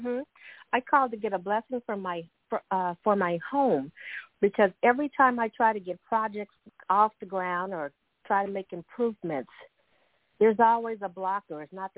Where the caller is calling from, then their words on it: California, United States; Yes. Hi, …, California.